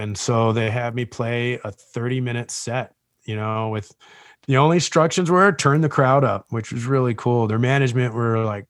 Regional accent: Canada; also born or lived in Toronto; Born in Toronto, but I moved to a pretty small city on the West Coast, near the West Coast of Canada.

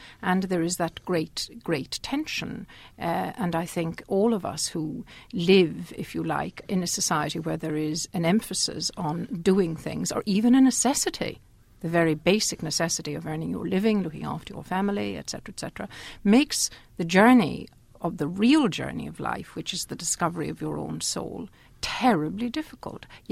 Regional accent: Ireland; moved away; I am an exile in a sense from Ireland.

